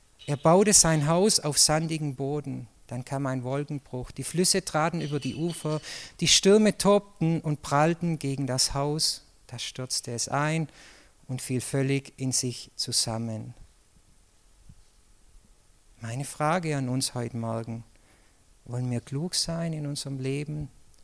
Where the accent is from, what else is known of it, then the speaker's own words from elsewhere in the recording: Colombia; Und ich komme aus Kolumbien, ja.